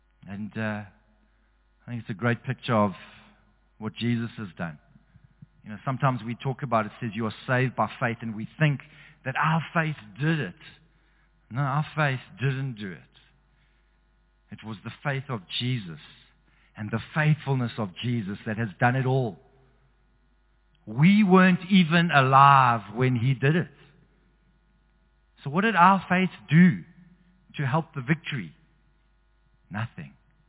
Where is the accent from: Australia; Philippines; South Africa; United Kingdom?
South Africa; I identified with the Springboks. I'm South African.